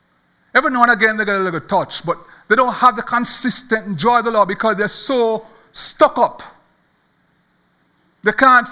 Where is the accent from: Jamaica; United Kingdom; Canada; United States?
Jamaica; I'm from Jamaica